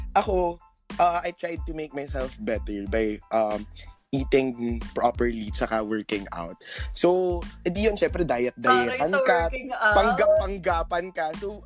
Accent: Quezon City, Metro Manila, Philippines; or QC kung taga-QC kasi ako

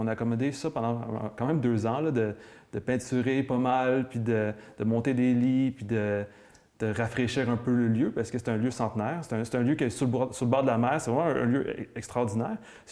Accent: Montreal, Quebec, Canada; born there; Moi, mes grands-parents viennent d'ici. Moi, je viens pas d'ici. Moi, je suis né à Montréal, mais mes grands-parents viennent de Chandler puis de Port-Daniel.

